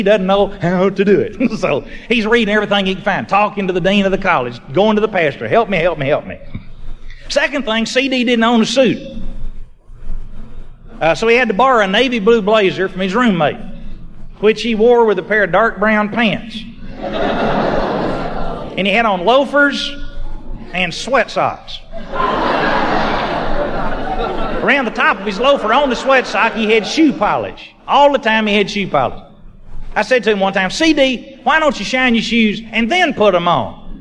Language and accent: English; Jacksonville, Texas, United States; He came from Lubbock to Jacksonville, Texas, to go to a junior college to finish high school. It's a little Baptist school there that would let you do that. He finished high school in my hometown